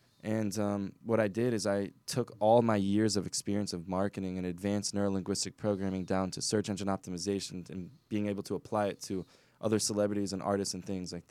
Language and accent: English; Illinois, United States; the Reader's Digest version is, I grew up in Illinois, at 8 years old, started playing guitar, doing magic.